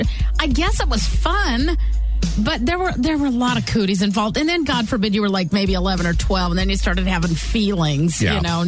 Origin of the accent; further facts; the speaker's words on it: Las Vegas, Nevada, United States; I'm from Las Vegas. I'm 37 years old, and in second grade, they taught us to line dance and the electric slide.